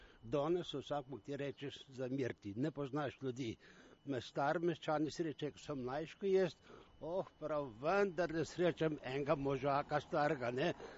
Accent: Novo Mesto, Southeast Slovenia, Slovenia; rodil sem se v Kandiji, še stari Kandij, sem star Kandijan reprični. Že skoraj edna je starejši, ko so se pomrli. Tam sem živel do svojega leta, ko sem se poročil

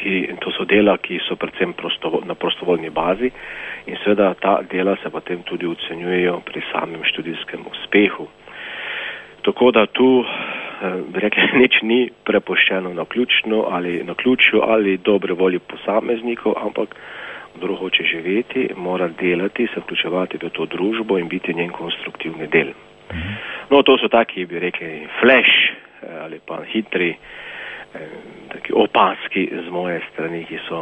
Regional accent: Prekmurje, Slovenia; ker sem seveda tudi iz Prekmurja in tam je največ Prekmurcev.

